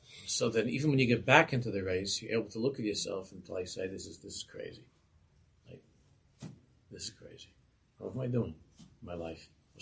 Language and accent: English; New York City, New York, United States; an old friend of mine when I was in Bay Diskin that I grew up with in Queens.